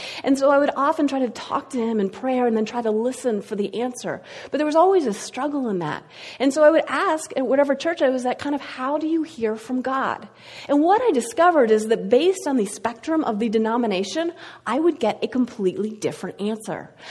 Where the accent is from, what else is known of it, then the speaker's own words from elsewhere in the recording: Steamboat Springs, Colorado, United States; So I grew up largely in Steamboat Springs, Colorado, but those years of moving around really affected my spiritual life.